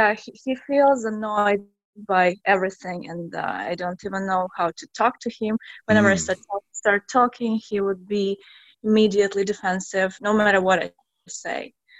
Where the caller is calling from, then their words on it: Seoul, South Korea; I'm calling from South Korea, from Seoul.